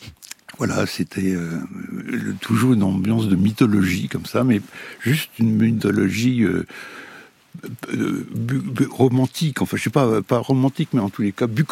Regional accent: Bourgogne-Franche-Comté, France; que j'avais connu dans mon enfance en Bourgogne

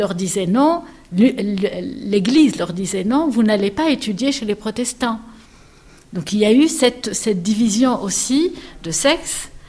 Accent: Tunisia; accent: Tunisian; now in Montreal, Canada; Moi je suis québécoise, je suis née en Tunisie, vécue en Tunisie, je suis tunisienne. Et québécoise d'origine tunisienne.

